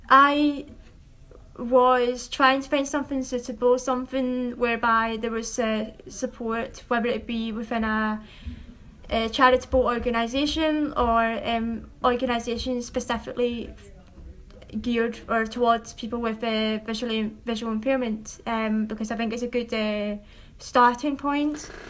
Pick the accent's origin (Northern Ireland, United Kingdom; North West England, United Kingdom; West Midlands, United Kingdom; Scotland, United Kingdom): Scotland, United Kingdom; Glasgow; I'm 26 years old and I'm actually from Glasgow.